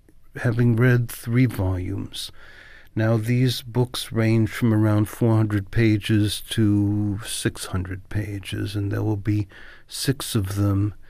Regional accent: New York City, New York, United States; I grew up in Flatbush, and it was about children, neighborhoods, rape, the difficulty of growing up.

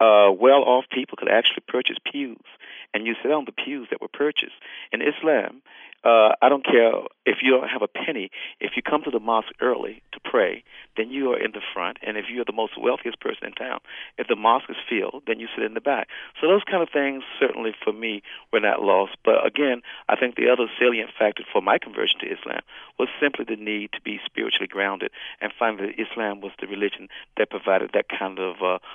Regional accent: the South, United States; as a young boy growing up in the South, that one of the most segregated places in America was actually the church on Sunday for Christians.

